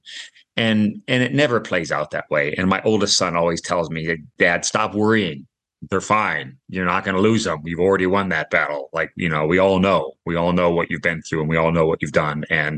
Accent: United States; also born or lived in New Zealand; I'm originally from the States.

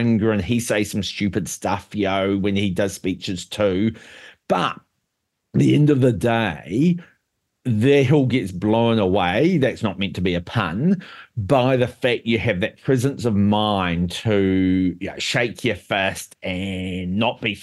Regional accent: New Zealand; that's just my view as a New Zealander.

